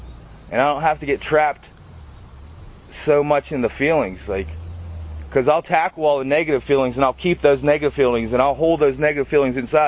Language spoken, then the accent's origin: English; Pittsburgh, Pennsylvania, United States; also born or lived in Tennessee / Washington; I was born in Tennessee, I was raised in Pittsburgh, and I grew up in Washington, and I grew up in recovery.